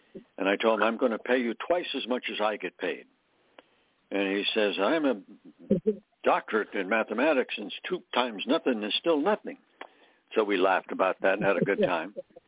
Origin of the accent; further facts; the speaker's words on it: Pennsylvania, United States; And I'm from Pennsylvania, and he went to school there in Mansfield.